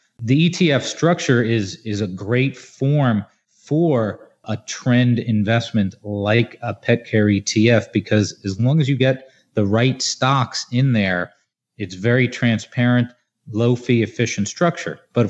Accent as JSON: {"language": "English", "region": "New Jersey", "country": "United States", "tie": "born or raised there", "said": "happens to be headquartered in my home state of New Jersey"}